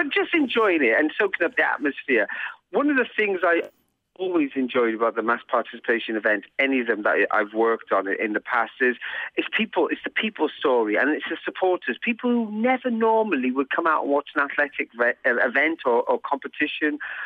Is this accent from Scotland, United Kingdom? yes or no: no; Cardiff, Wales, United Kingdom; But I have a huge sense of pride because it is my hometown, as you said. And my hometown is capable of putting on events like this.